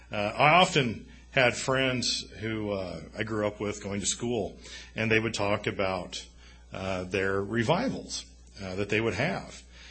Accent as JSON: {"language": "English", "region": "Texas", "country": "United States", "tie": "born or raised there", "said": "I grew up in the South, grew up in East Texas, and that was something that happened quite a bit in our area."}